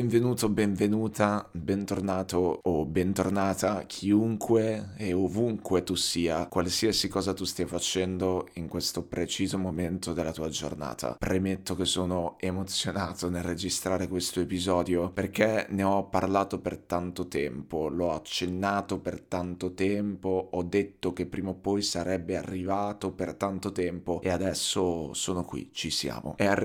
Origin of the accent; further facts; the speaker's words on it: Bologna, Emilia-Romagna, Italy; qui a Bologna, nella mia città, solo perché io sono di Bologna e perché amo alla follia Bologna, amo alla follia la mia città.